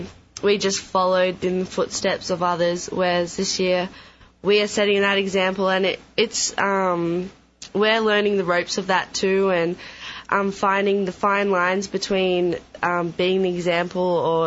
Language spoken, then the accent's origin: English; Canberra, Australian Capital Territory, Australia; moved away as an adult; now in United States; So I'm from Australia. I live in the capital of Australia, Canberra, which is around 3 hours from Sydney. I moved to Texas last year to come to Blinn to play volleyball.